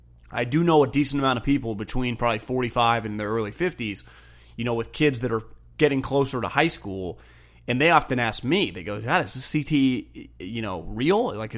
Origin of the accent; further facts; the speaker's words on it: Davis, California, United States; where I grew up in Davis